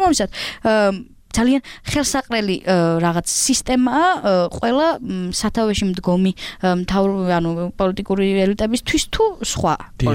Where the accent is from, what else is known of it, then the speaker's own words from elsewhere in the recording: Kutaisi, Imereti, Georgia; გუშინ გავიგე კიდე ქუთაისის უნივერსიტეტში მსგავსი დიდი პრობლემა, მე თვითონ წარმოშობით იქიდანა ვარ